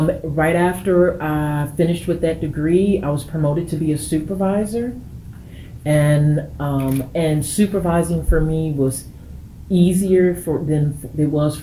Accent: Chicago, Illinois, United States; From Chicago, Illinois. And particularly the neighborhood is Inglewood.

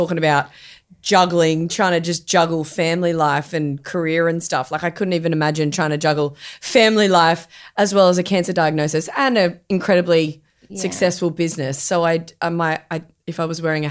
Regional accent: England, United Kingdom; Like, I'm English. My mum and dad were like, you're an English rose, and I hold like the rose colour. I'm just English, like just deathly white.

